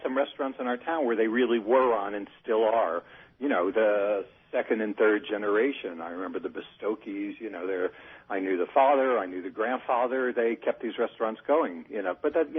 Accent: Scranton, Pennsylvania, United States; I'm from, and I would rarely admit this on the air or even in public, I'm from Scranton, Pennsylvania.

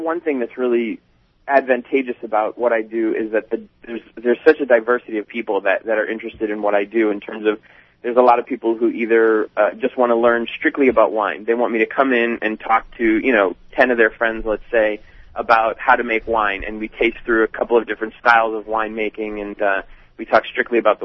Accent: Boston, Massachusetts, United States; I was from Boston, living in Boston, and working at a great restaurant called Cafe Louis in Boston.

